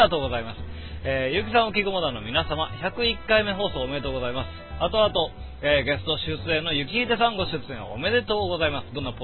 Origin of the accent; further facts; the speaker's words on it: Kyoto, Japan; 僕の実家は京都の北部で、京都市内と比べると気温がですね、2度ほどは低いんですよ。結構涼しいですけれども